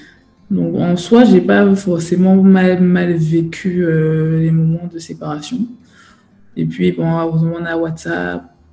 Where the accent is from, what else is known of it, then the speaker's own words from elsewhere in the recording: Cameroon; also born or lived in Bordeaux; now in France; j'ai quitté le Cameroun en 2005 pour aller vivre avec mes parents, enfin, mon père à la base. Du coup, oui, j'ai fait toutes mes études à Bordeaux plus exactement